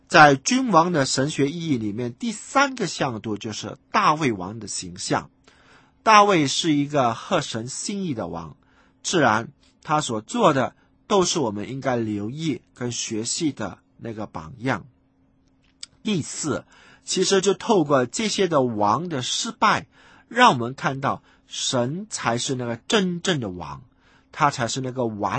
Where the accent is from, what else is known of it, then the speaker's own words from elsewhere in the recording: China; 那是我们中国人所固有的一个思想。所以我们的历史呢，是在一个封闭的系统里面不断的轮回，不断的去循环。